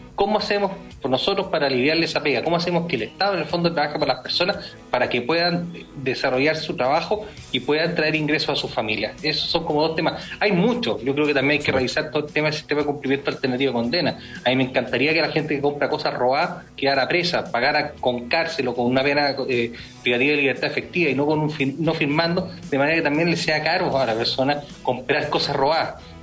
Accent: Colina, Santiago Metropolitan Region, Chile; Yo vengo de Colina, que Colina es bastante verde, es más agrícola

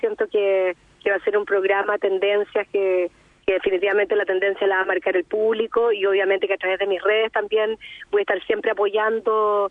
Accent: Chile; nosotros como chilenos con una hija americana fue como wow

